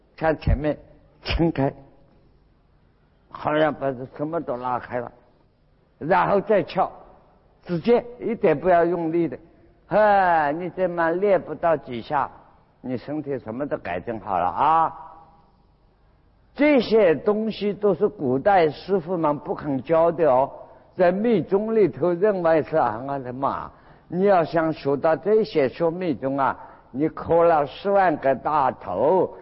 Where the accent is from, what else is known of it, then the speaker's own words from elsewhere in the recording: China; 那我们中国人叫兰花手印